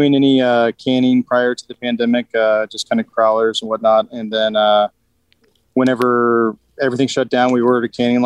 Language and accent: English; St. Louis, Missouri, United States; Yeah, so grew up in St. Louis, Missouri